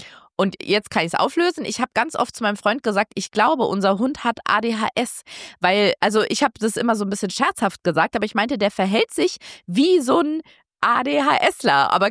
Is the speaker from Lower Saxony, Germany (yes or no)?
no; Münster, North Rhine-Westphalia, Germany; Ich bin 21 Jahre alt und von Geburt an blind. Ich komme aus Münster in Nordrhein-Westfalen